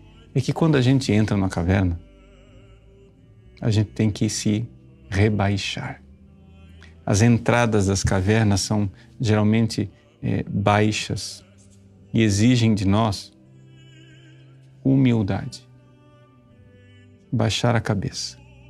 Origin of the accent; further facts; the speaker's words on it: Northeast Region, Brazil; born there; É por isso que lá no Nordeste, onde eu nasci, o presépio é chamado de lapinha.